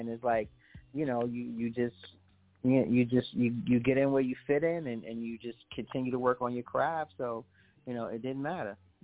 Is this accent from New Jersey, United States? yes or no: yes; Passaic, New Jersey, United States; and where I grew up in Passaic is literally 13 minutes from Midtown.